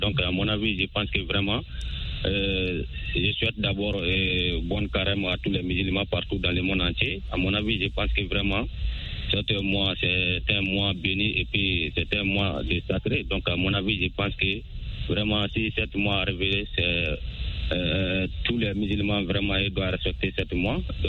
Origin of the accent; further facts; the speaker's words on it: Sonikeni, Mali; Depuis dans mon village natal à Sonikeni.